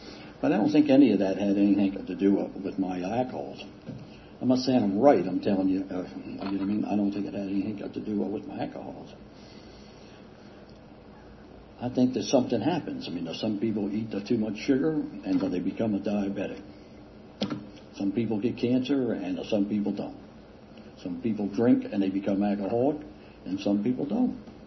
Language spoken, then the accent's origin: English; Vernon Hill, Virginia, United States; I'm from Vernon Hill, Virginia, and my home group is in South Boston, Virginia, not Massachusetts.